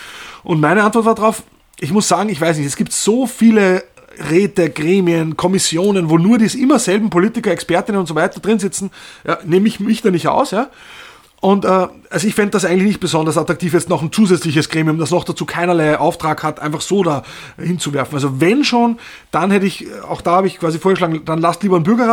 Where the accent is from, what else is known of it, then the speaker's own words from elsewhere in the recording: Austria; Also da komme ich vielleicht dann doch aus Österreich, aus einer sehr stark sozialpartnerschaftlichen Tradition